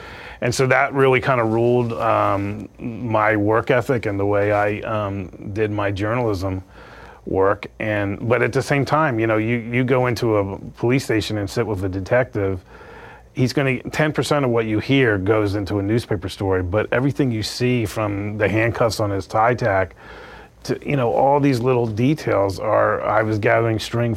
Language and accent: English; Florida, United States; now in Los Angeles, United States; I grew up in Florida. I worked in newspapers in Florida.